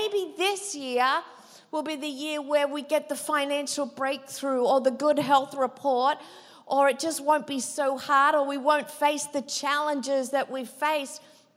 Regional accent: Australia; now in United States; It's so funny. I'm way more American now than I am Australian.

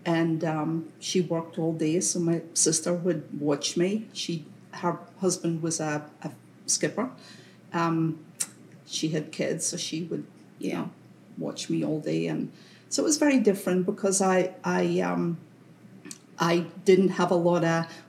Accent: Cairnbulg, Scotland, United Kingdom; born there; I was born in Cairnbolg, Scotland, which is a very, very small village, fishing village on the east coast of Scotland.

